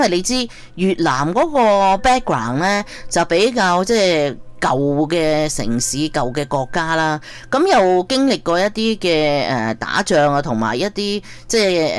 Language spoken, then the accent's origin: Cantonese; China; 即系我哋中国人啊咁样